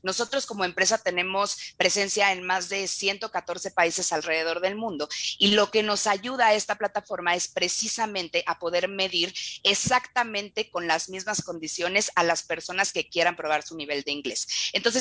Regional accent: Mexico; a lo que nos estamos enfrentando también como mexicanos

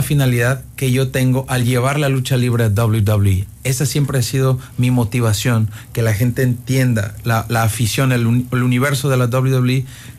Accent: Mexico; yo soy mexicano, nacido y crecido en México.

